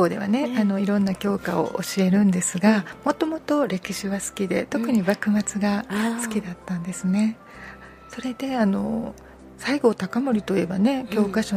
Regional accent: Kyoto, Japan; 京都で生まれて京都で育ちました

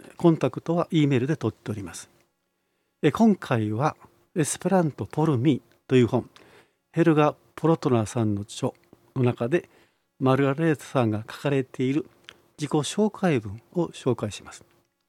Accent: Akashi, Hyogo, Japan; 兵庫県の明石市から参りました、

